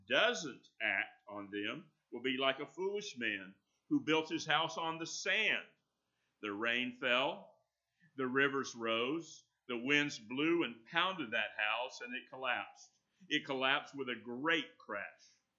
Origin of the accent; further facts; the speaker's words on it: Destin, Florida, United States; I grew up in North Florida. Destin. When I was there, all you had was fishing shanties there.